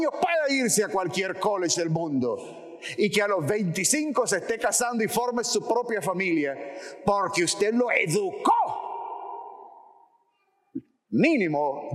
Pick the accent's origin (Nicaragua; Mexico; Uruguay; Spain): Nicaragua; now in United States; bueno, yo soy de Nicaragua, que usted salió de su rancho de Nicaragua donde vivíamos allá descalzo